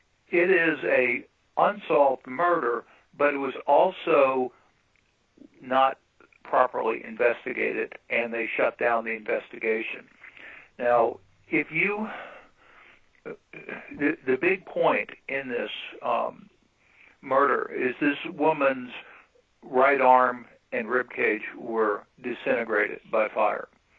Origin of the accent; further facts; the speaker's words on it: New Orleans, Louisiana, United States; I'm from New Orleans, okay, and this happens in New Orleans.